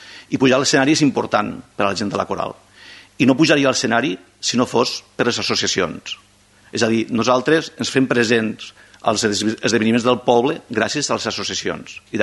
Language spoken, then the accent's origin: Catalan; Morella, Valencian Community, Spain; born there; first language Spanish; Catalan is a second language; moved away; jo soc castellanoparlant i no soc català, vull dir, jo vaig néixer a Morella.